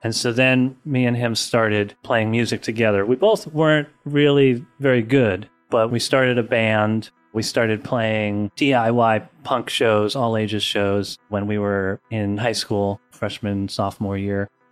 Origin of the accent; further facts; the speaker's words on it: New York City, New York, United States; now in Los Angeles, United States; I'm from New York City, but I'm living in LA currently.